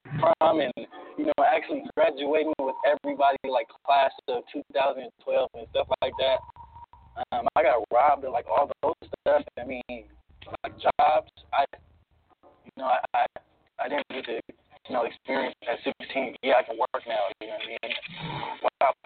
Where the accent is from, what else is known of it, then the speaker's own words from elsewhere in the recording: Seattle, Washington, United States; I'm from here from the Central District